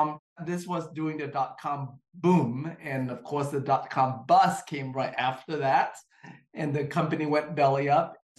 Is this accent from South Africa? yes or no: no; Vietnam; now in United States; So growing up in Vietnam, Vietnam culture in general is very entrepreneur, very hustle